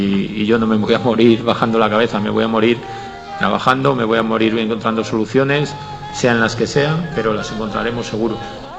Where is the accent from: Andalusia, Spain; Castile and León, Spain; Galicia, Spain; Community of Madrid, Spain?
Castile and León, Spain; León; soy muy cabezón, como somos los de León, los de la provincia de León